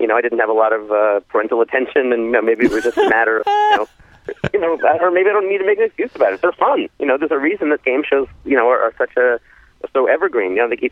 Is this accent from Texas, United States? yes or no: no; Chicago, Illinois, United States; Growing up in Chicago, you're not really aware.